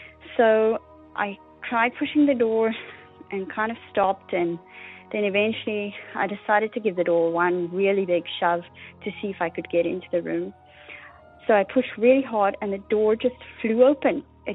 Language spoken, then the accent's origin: English; South Africa; now in Canada; I grew up in South Africa